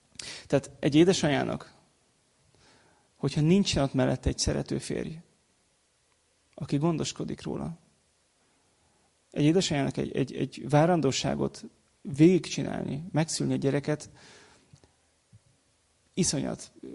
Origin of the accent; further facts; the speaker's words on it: Hungary; Én először vagyok keresztény, és utána magyar. De magyar is vagyok.